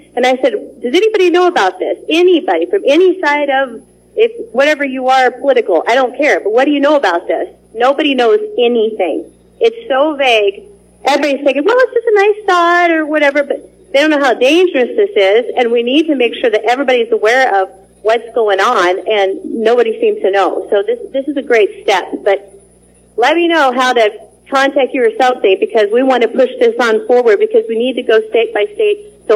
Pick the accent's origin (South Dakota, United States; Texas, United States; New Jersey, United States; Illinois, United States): South Dakota, United States; We are from South Dakota